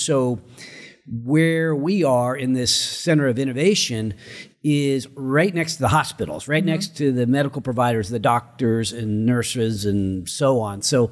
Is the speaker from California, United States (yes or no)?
yes; California, United States; So it's Oak Park, and I'm from Placer County, so I'm not driving in and around this area all the time